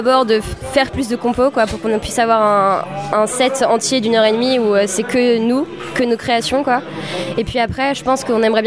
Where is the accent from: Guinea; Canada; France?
France; Saumur, Pays de la Loire; on est de Saumur. Saumur, je sais pas, c'est un peu notre ville d'enfance quoi, donc on y est assez attaché quand même.